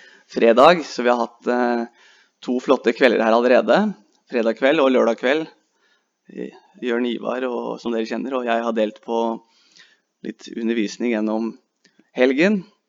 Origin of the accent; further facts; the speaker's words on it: Eastern Norway, Norway; Jeg jo blir jo kalt søring her oppe, men jeg er egentlig østlending, da.